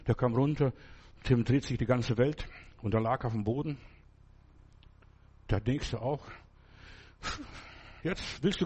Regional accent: Lithuania; first language Lithuanian; German is a second language; Am Anfang, es ist schon so lange her, das war Litauisch, war meine Muttersprache. Ich habe kaum was gekonnt, bisschen Russisch und was ich so in der Schule gelernt habe.

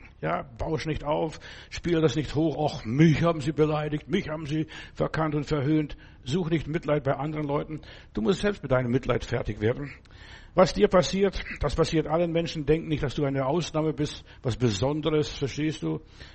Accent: Germany; Die Westler, also das sind wir Deutsche hier ganz besonders, wir sind verwöhnt, verweichlicht, verzogen, verzärtelt.

